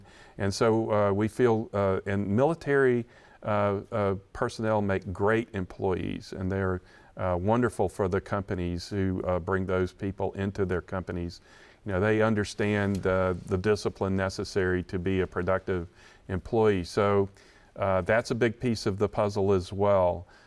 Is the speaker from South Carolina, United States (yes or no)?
yes; South Carolina, United States; Yeah, well, Chris, I grew up in South Carolina in the 60s and 70s, and we really watched our textile industry, which was the basis of our economy, sure.